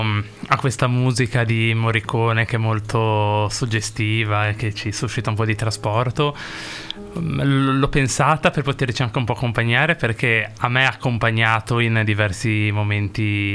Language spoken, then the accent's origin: Italian; Rapallo, Liguria, Italy; ho 33 anni, sono nato nel 1991 a Rapallo, da mamma Nadia e papà Agostino